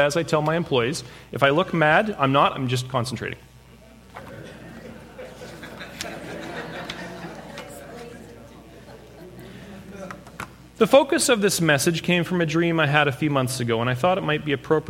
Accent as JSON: {"language": "English", "town": "Serowe", "region": "Central District", "country": "Botswana", "tie": "born there", "said": "I was born in Botswana, the country above South Africa, in a town called Serowe, in March of 77."}